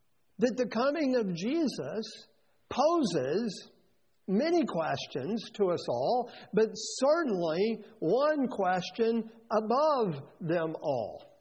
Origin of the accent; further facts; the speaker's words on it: Oak Ridge, Tennessee, United States; I grew up in Oak Ridge, Tennessee, the atomic city, the scientific city.